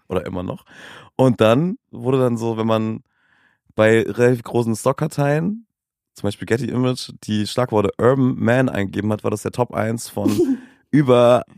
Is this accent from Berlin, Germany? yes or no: no; Schweinfurt, Bavaria, Germany; also born or lived in Netherlands; ich bin in einer Stadt in den Niederlanden aufgewachsen und bin dann, weil meine Mutter aus Deutschland kommt, mit kleinen, jungen 4 Jahren nach Deutschland gekommen, nach Schweinfurt in Bayern. Shoutout Bayern. Und hab dann da meine Schule gefristet